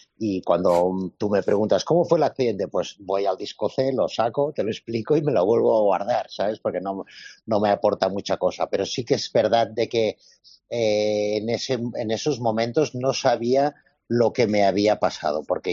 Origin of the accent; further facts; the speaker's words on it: Andorra; yo soy de Andorra, entonces y nací aquí, entonces pues ya con 4 o 5 años ya empiezas a esquiar